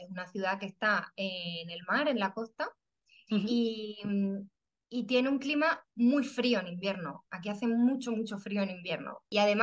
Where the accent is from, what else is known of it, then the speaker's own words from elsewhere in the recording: Extremadura, Spain; now in Trieste, Italy; En el norte de Italia y soy de Extremadura, que se puede, como clima, se puede considerar sur de España, ¿no?